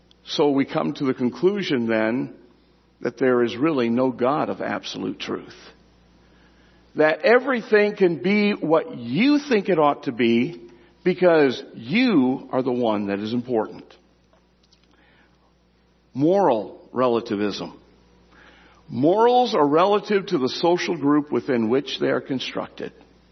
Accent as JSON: {"language": "English", "region": "Michigan", "country": "United States", "tie": "born or raised there", "said": "When I grew up in Michigan, one thing I don't remember ever happening was a Sunday funeral."}